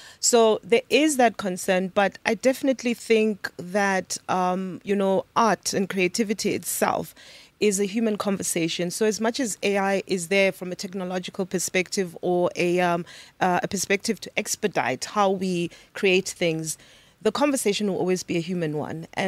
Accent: Johannesburg, Gauteng, South Africa; born there; I was born in Johannesburg

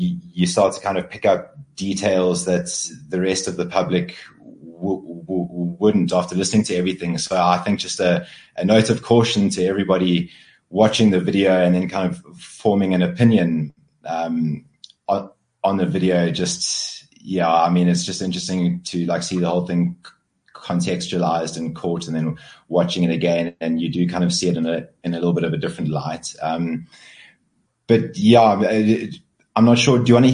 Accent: KwaZulu-Natal, South Africa; born there; I was born in KwaZulu-Natal.

